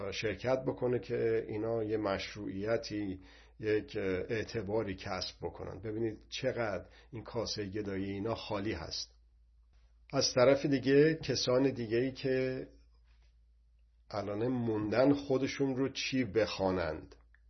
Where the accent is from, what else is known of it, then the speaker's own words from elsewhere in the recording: Iran; ما ایرانی هستیم